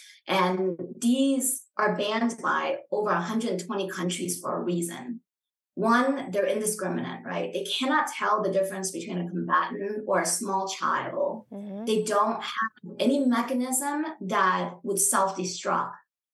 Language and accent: English; Champasak, Laos; Wat Phu, you know, in my hometown in the south